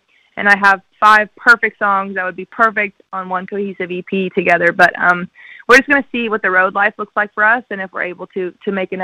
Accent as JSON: {"language": "English", "region": "Oklahoma", "country": "United States", "tie": "born or raised there", "also_born_or_lived": "Nashville", "said": "I grew up in Oklahoma. I always say it was a pretty cool place to be from. I was very lucky to get to go to Nashville for college"}